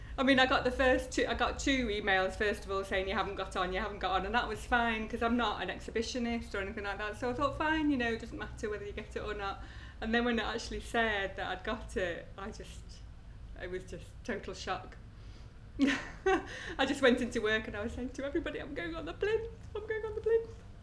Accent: Conwy, Wales, United Kingdom; I'm 46 years old, just for a couple more weeks, and I come from Conwy in North Wales.

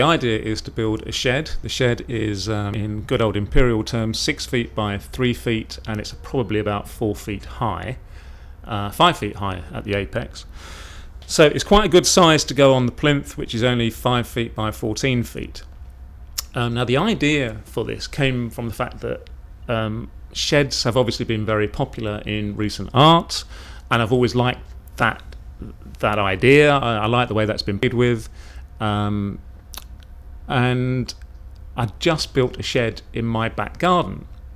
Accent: Corringham, East of England, United Kingdom; now in Chiswick, United Kingdom; I'm 45 years old. I'm originally from Corringham in Essex, but I now live in Chiswick, London.

